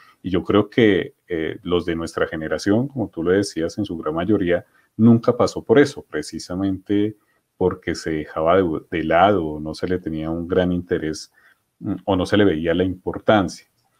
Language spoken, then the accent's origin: Spanish; Colombia